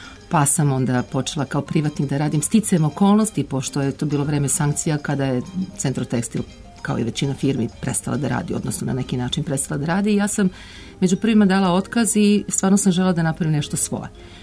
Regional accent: Belgrade, Serbia; kao Beograđanka

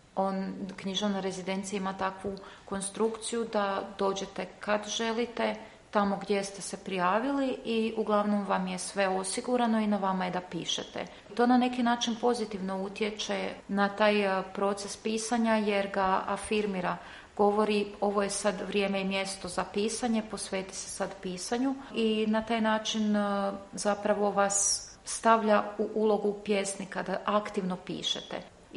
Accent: Sisak, Sisak-Moslavina County, Croatia; moved away as an adult; also born or lived in Bosnia; now in Greece; Prvo sam rođena u Bosni i onda smo odmah otišli, došli smo u Sisak i kako sam u Sisku odrasla, tako sam išla u Zagreb studirati. Nakon studija u Zagrebu sam se odselila u Grčku

